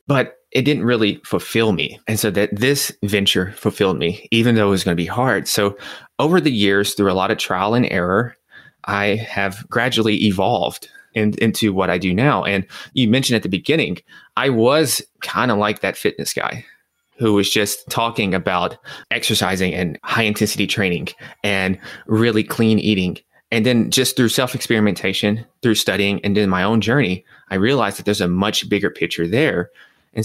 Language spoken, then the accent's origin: English; Nashville, Tennessee, United States; because I'm from Nashville, Tennessee, and New York City. Those are two totally different places.